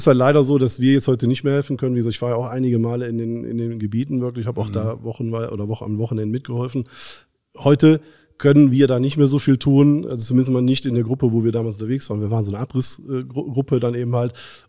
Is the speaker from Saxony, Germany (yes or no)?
no; Geilenkirchen, North Rhine-Westphalia, Germany; born there; Ich bin in Geilenkirchen in Nordrhein-Westfalen geboren und bin mit dem Handwerk groß geworden.